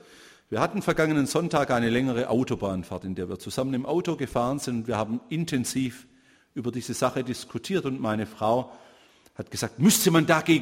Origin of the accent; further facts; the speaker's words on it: Konstanz, Baden-Württemberg, Germany; Dort, wo ich herkomme, aus Konstanz